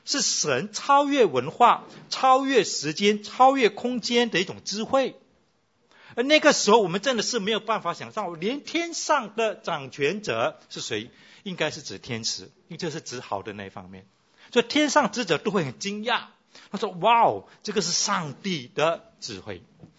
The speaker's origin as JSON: {"language": "Chinese", "country": "Singapore", "said": "我是新加坡人，我也承认。"}